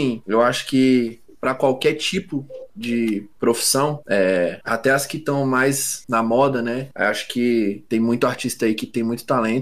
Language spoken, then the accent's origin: Portuguese; Brasília, Federal District, Brazil; Eu sou de Brasília, né? Eu vim daqui e é isso.